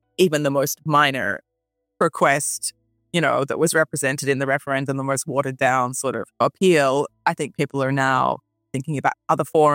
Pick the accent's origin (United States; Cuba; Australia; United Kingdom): Australia; moved away; Our education system in Australia is criminally sort of censorious in terms of our history.